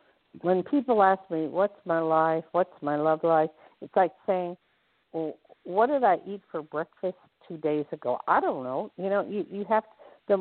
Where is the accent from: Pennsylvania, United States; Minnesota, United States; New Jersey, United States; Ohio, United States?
New Jersey, United States; Well, I'm from Jersey, and so we're very similar, and Jersey people love New York people.